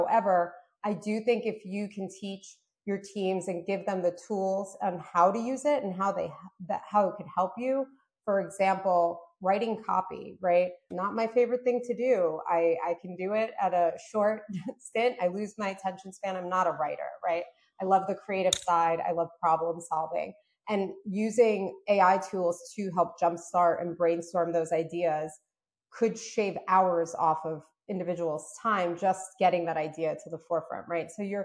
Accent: New York, United States; also born or lived in Moscow, Russia; I was born in Moscow, Russia. My family immigrated to New York when I was around 4 years old.

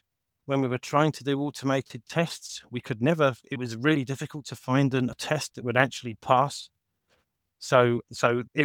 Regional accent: Bury St Edmunds, East of England, United Kingdom; And that office is now sitting in my hometown of Bury St Edmunds with weeds growing in it.

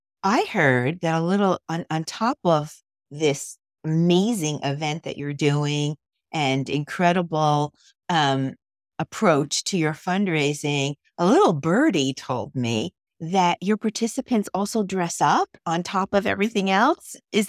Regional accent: New Jersey, United States; I'm from New Jersey, but One Cause is in Carmel, Indiana.

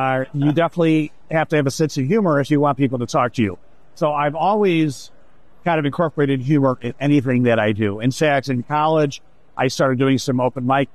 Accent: Rochester, United States; But I moved back to my hometown of Rochester, started a company, family, kids

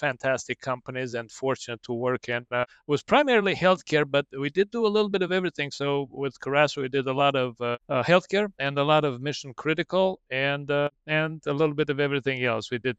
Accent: Romania; now in United States; So I'm from Romania originally. But I came to the state in 1996

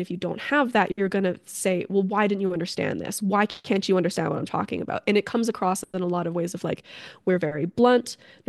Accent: Canada; I'm from Canada and I speak both English and French

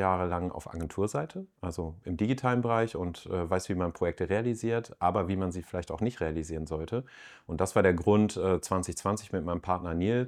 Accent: Hanover, Lower Saxony, Germany; ich komme ja aus Hannover und Hannover ist nicht gleich Deutschland

